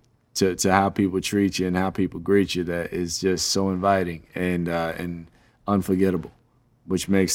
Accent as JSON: {"language": "English", "region": "the South", "country": "United States", "said": "I'm from the South originally, so there's a sort of a kinship there."}